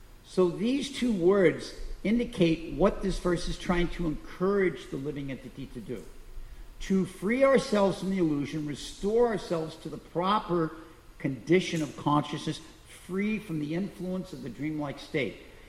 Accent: St. Louis, Missouri, United States; I grew up in St. Louis on the Mississippi River.

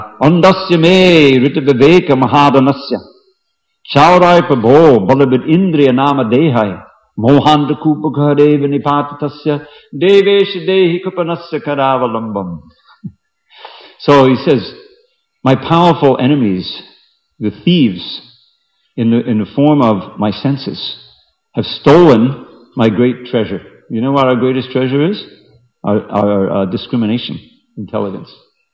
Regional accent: New York, United States; I grew up on Long Island, and every Sunday in the summer, my parents would take us to the beach.

